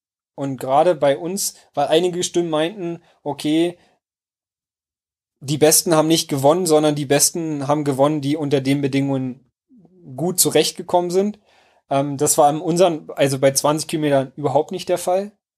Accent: Werder, Brandenburg, Germany; Also ich komme aus Werder.

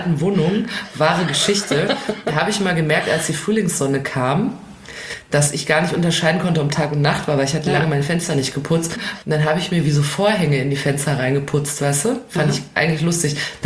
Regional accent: North Rhine-Westphalia, Germany; Ich komme ja aus dem Ruhrgebiet.

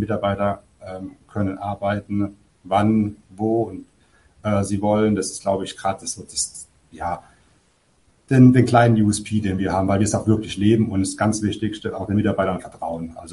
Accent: Rhineland-Palatinate, Germany; born there; Ich komme gebürtig aus der Pfalz, daher schlägt mein Herz für die Pfalz.

